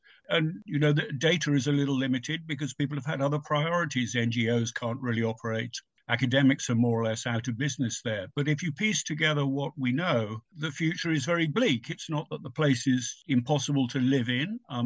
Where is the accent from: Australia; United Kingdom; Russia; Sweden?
United Kingdom; now in United States; I speak as a Brit here, not as an American